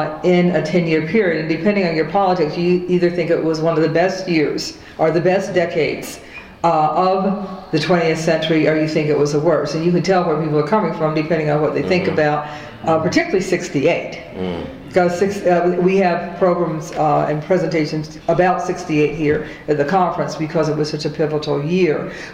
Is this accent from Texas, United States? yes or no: no; Cleveland, Ohio, United States; also born or lived in Chicago; I was involved in the civil rights movement in the early 1960s as a teenager, growing up in Cleveland, Ohio.